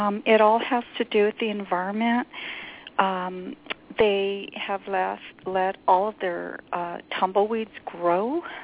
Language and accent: English; New Mexico, United States; I'm from New Mexico.